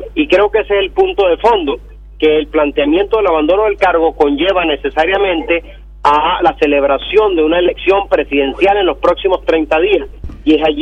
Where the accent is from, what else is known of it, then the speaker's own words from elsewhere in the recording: Venezuela; lo importante es que nosotros como venezolanos exijamos el cumplimiento de una elección presidencial